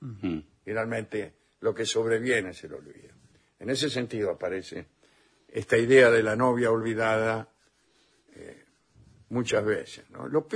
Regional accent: Rosario, Santa Fe, Argentina; de Rosario.

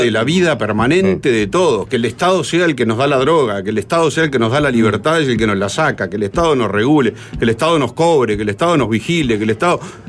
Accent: Montevideo, Uruguay; also born or lived in Buenos Aires, Argentina; Yo soy de Montevideo, nacido en Buenos Aires.

